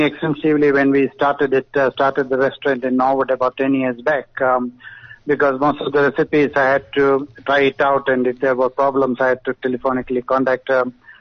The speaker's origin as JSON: {"language": "English", "region": "South India", "country": "India", "said": "because I come from South and that's where all the recipes are dovetailed for that particular taste"}